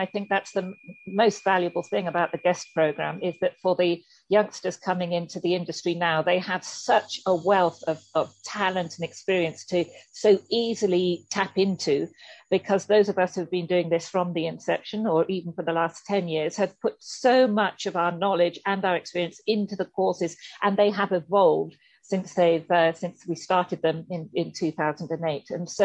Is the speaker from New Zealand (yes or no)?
no; England, United Kingdom; now in France; I'm English and I live in France.